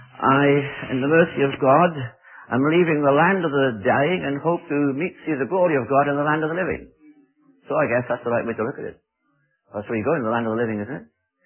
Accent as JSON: {"language": "English", "region": "Wales", "country": "United Kingdom", "said": "I come from Britain, tell you a bit of English history. Though I'm Welsh"}